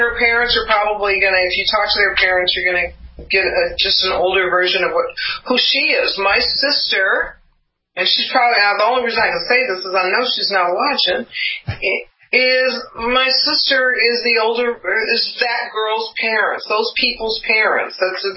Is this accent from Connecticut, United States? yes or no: no; Los Angeles, California, United States; I'm this girl from the ghetto. I come from South Central.